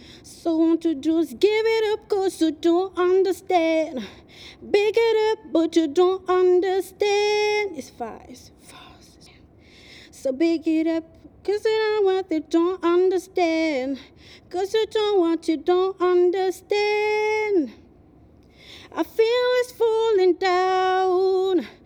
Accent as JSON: {"language": "French", "country": "Madagascar", "said": "j'ai 21 ans, je suis originaire de Madagascar"}